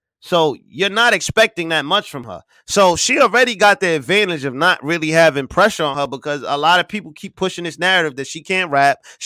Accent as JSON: {"language": "English", "region": "Missouri", "country": "United States", "said": "I'm from the Show Me State, baby."}